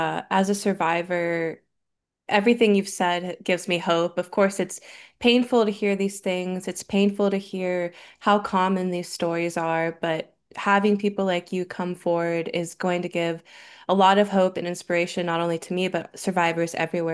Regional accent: Virginia, United States; Because I grew up in Northern Virginia too.

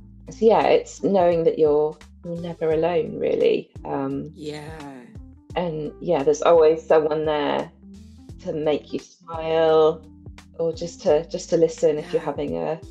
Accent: England, United Kingdom; I mean, she's from South Korea, I'm from England, never met before

